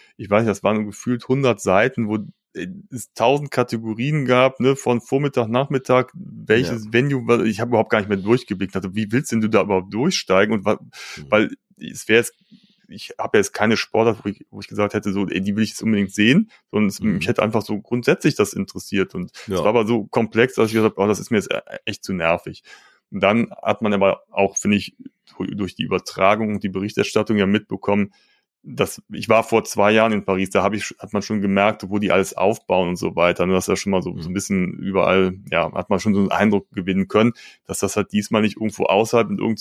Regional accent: Cologne, North Rhine-Westphalia, Germany; Und dann bin ich auch einfach mal so durch die Altstadt gelaufen, wo man sonst normalerweise niemals als Kölner langlaufen würde

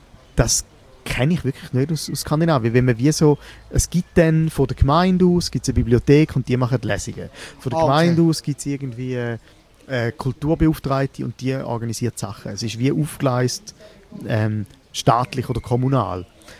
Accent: Switzerland; Dort gibt es nicht so eine Kleinkunstszene wie, wie bei uns in der Schweiz oder im deutschsprachigen Raum.

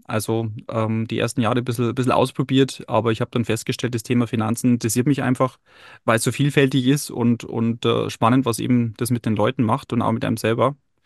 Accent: Bavaria, Germany; mein Start war ja nicht in meiner alten Heimat in Bayern, sondern am Bodensee.

